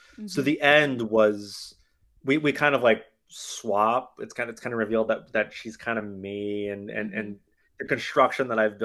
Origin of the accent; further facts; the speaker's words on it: Dobbs Ferry, New York, United States; also born or lived in Philadelphia; I grew up in a town called Dobbs Ferry, which is like somewhere between Yonkers and Sleepy Hollow